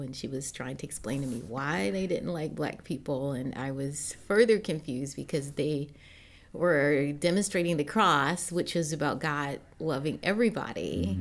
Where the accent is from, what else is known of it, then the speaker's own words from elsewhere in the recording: Detroit, Michigan, United States; And we were born and raised in Detroit.